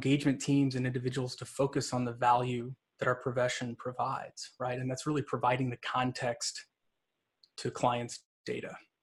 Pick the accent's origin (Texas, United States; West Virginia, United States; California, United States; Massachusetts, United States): Texas, United States; being born and raised in Texas, I might have a stray y'all or colloquialism make it into this webcast.